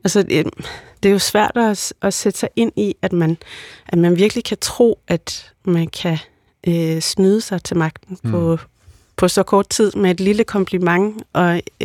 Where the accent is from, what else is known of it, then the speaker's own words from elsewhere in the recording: Greenland; Vi er flere grønlændere på holdet, end vi er danskere. Og der kan jeg sige, for mit vedkommende tæller jeg jo på begge i begge ender